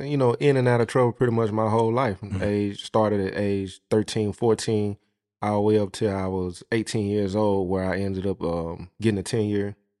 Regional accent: Springfield, Tennessee, United States; Springfield, Tennessee.

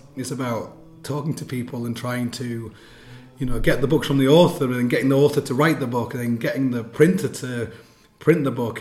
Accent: England, United Kingdom; I'm like, I'm from England.

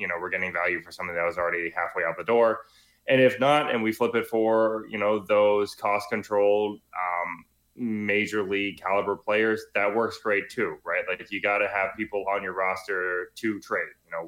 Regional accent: Florida, United States; as a kid, growing up in Florida, we didn't really have the Nesson channel.

